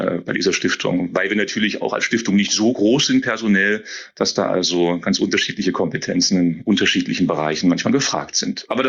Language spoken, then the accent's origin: German; Querfurt, Saxony-Anhalt, Germany; Ich komme durchaus aus der Region, das ist die Region um Querfurt, ein Dorf, bin zunächst auch bei Naumburg in Schiffotte auch gewesen, dort auf die Schule gegangen